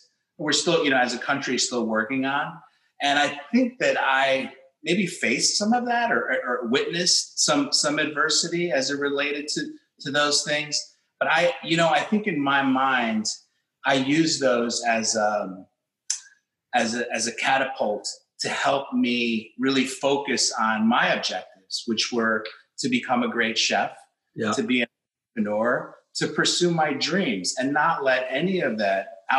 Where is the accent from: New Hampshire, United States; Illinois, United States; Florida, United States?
Illinois, United States; Chicago; And growing up in Chicago as an Ecuadorian American family, my dad was going to college, working to put, you know, food on the table.